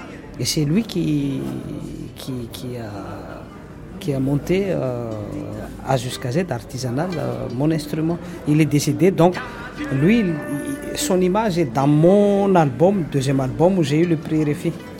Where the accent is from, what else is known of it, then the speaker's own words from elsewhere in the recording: Madagascar; malgré ce qui se passe chez nous, à Madagascar